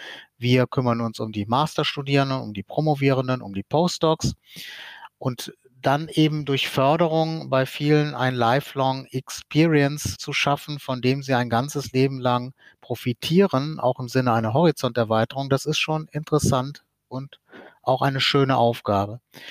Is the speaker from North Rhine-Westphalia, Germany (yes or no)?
yes; Aachen, North Rhine-Westphalia, Germany; luftlinienmäßig näher als meine Heimatstadt Aachen